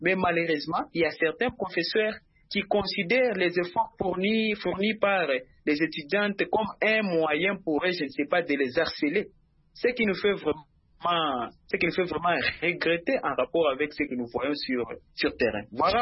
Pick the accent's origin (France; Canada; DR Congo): DR Congo; j'aimerais juste parler sur la réalité qui se passe ici chez nous en RDC.